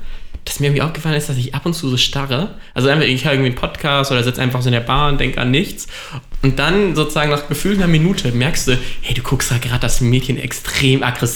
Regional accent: Germany; Und vielleicht sind wir Deutsche da auch ein bisschen komisch drauf.

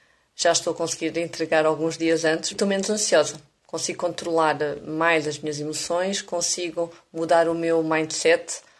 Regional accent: Portugal; sou de Portugal.

